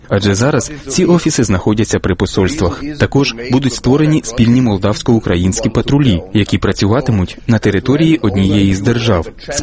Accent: Germany; У Німеччині, звідки я родом

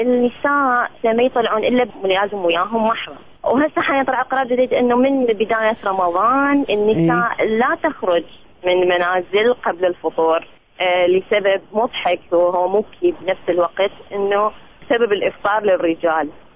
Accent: Mosul, Nineveh, Iraq; moved away as an adult; now in Baghdad, Iraq; أنا بالنسبة لي أهلي كلهم بالموصل، والدتي، إخواني، خواتي، خالاتي كلهم معني أصلا من الموصل، وتزوجت وجيت لبغداد.

